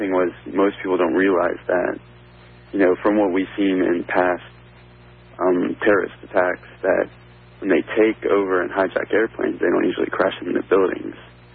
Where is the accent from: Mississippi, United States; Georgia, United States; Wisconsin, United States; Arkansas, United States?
Georgia, United States; Atlanta; I'm from Atlanta.